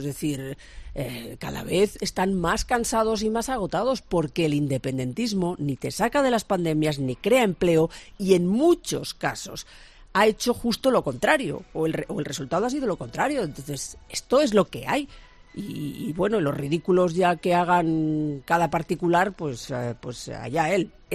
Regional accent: Catalonia, Spain; yo a mí como catalana

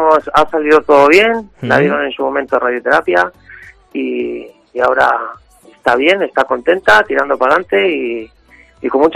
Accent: Fuenlabrada, Community of Madrid, Spain; yo soy de Fuenlabrada y aquí hay unos 700 metros

